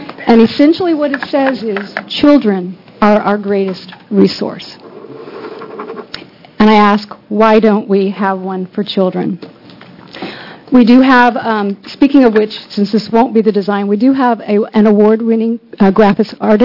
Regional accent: Oregon, United States; I come from Central Oregon, and I have a great appreciation for outdoor recreation.

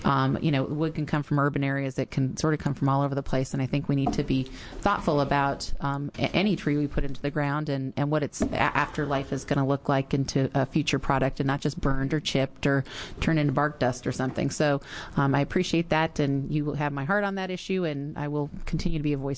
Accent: Oregon, United States; I mean, I grew up in Oregon, born here, you know, raised in the Northwest. And I think we can all agree it's probably, and I've lived other places

